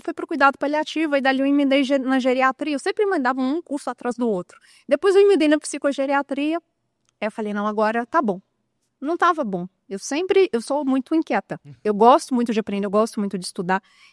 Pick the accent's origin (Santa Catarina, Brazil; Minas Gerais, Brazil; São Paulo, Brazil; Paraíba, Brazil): Minas Gerais, Brazil; Lagoa da Prata; eu sou de Lagoa da Prata.